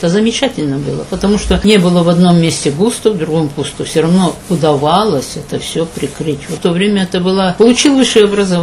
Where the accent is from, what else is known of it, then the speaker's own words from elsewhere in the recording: Ukraine; moved away as an adult; now in Russia; Я выросла-то на Украине до 18 лет, закончила школу